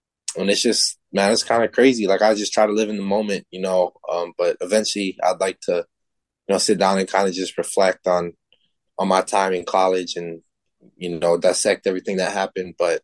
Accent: Kalaheo, Hawaii, United States; I'm from Kalaeo, Kauai, man. Like, I'm not supposed to be here.

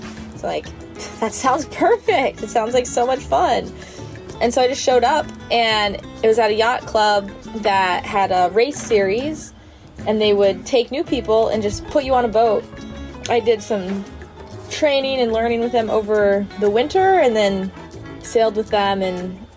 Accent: Idaho, United States; now in Detroit, United States; I'm a financial analyst at General Motors. Right now, I'm a sailor. I grew up in Idaho.

